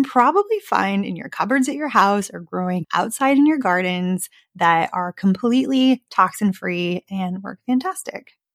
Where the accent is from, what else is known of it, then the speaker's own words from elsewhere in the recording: Arizona, United States; I grew up in Arizona. I was always in Lake Havasu or at the river. And terribly, I burned a lot when I was a kid growing up in the desert.